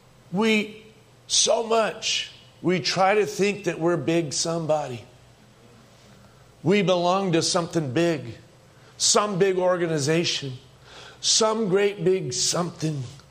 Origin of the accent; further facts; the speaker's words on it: United States; I'm an American.